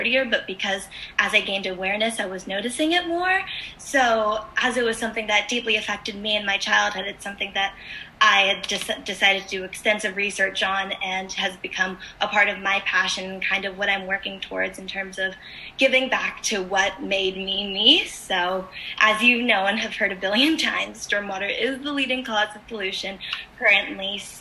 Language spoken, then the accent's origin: English; Los Angeles, California, United States; resident of Los Angeles County, specifically Mar Vista, and I've lived in Mar Vista my entire life. Growing up in Mar Vista means I've been about 15 minutes away from the beach since I've been born